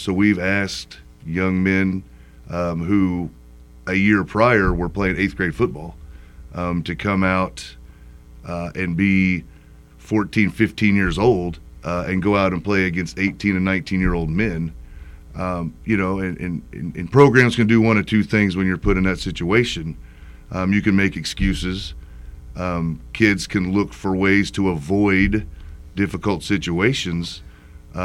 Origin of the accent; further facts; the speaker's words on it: Kirklin, Indiana, United States; I grew up in Kirkland. Came from a less than perfect home, right?